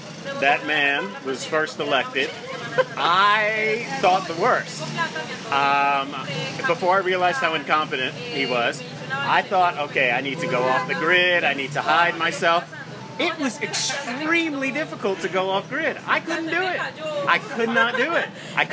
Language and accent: English; the South, United States; I grew up in the South. I have spent my formative years around these people, and I knew.